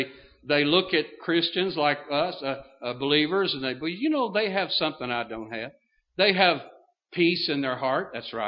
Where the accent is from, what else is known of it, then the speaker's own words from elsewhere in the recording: Lexington, Kentucky, United States; I grew up in Lexington, Kentucky, and we lived in the suburbs on the north end of town